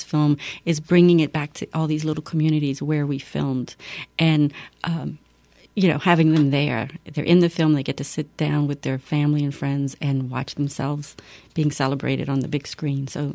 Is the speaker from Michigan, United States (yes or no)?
no; Breaux Bridge, Louisiana, United States; once they found out I was from Breaux Bridge, they just assumed, may y'all do that over there?